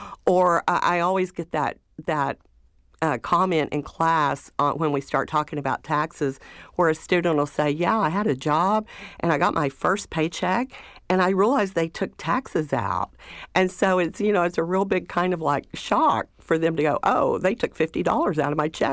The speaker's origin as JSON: {"language": "English", "region": "the South", "country": "United States", "tie": "born or raised there", "said": "Yeah, you know, I'm in the South. I grew up in the South."}